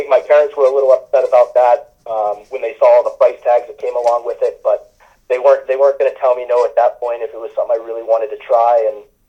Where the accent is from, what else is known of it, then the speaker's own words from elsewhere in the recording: Hanahan, South Carolina, United States; Yeah, Hanahan, pretty small town. We're just outside of Charleston there.